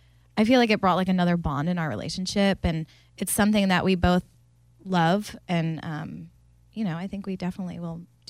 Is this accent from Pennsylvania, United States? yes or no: yes; Pennsylvania, United States; now in Tennessee, United States; Right outside Philadelphia, Pennsylvania.